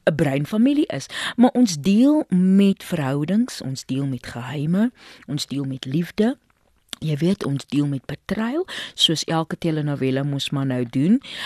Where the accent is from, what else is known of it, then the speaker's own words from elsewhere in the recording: Worcester, Western Cape, South Africa; accent: Boland; ek is 'n woestermeisie. Ek is 'n Bolander. Jy weet, en wanneer dit kom by spraak en taal, dan is ons Bolanders mos maar 'n bietjie anders in ons delivery. Ons klink 'n bietjie meer suiwer, alhoewel ons bruin is.